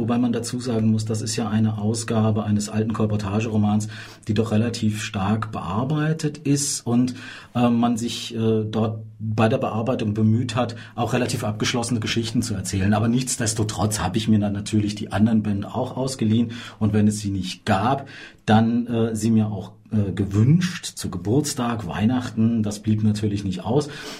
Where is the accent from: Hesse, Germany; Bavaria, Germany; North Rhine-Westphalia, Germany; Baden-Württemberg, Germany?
Hesse, Germany; Marburg; Ich komme auch hier aus Marburg, bin auch hier geboren, habe hier studiert und bin auch so ein bisschen hier kleben geblieben.